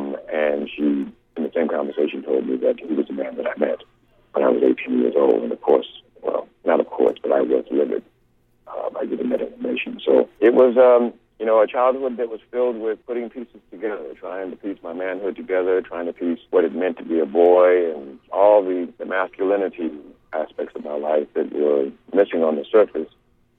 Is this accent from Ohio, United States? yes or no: yes; Cleveland, Ohio, United States; So I was raised in Cleveland, Ohio, and was there until I was 18, until I moved away to go to college.